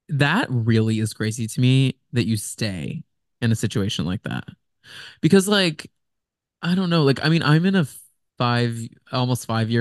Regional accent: Texas, United States; I think for me, I haven't, because I'm from Texas, I know 5,000 Britneys.

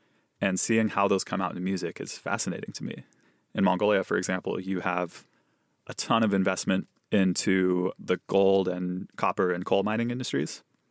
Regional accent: Eugene, Oregon, United States; I grew up in Eugene, which is more or less a very atheistic town.

